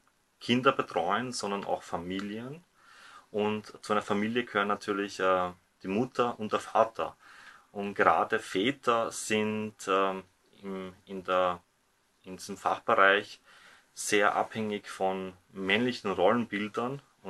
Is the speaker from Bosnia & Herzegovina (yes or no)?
yes; Bosnia & Herzegovina; now in Vienna, Austria; ursprünglich komme ich aus Bosnien und bin ehemaliger Kriegsflüchtling, der nach Österreich gekommen ist.